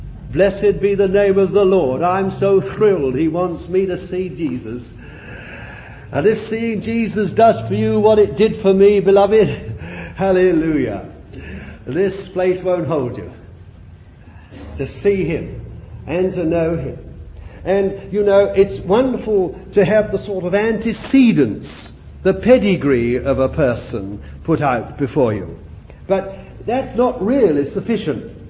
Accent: London, United Kingdom; born there; I was born in London, I won't tell you how long ago.

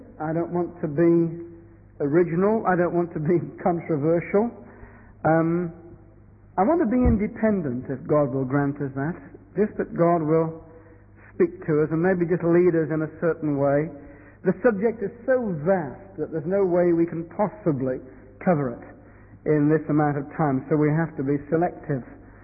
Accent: Reading, South East England, United Kingdom; the reminder that I come from Reading

